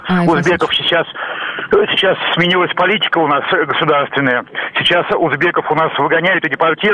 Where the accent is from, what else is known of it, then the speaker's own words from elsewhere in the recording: Moscow, Russia; Ну, в принципе, я из Москвы.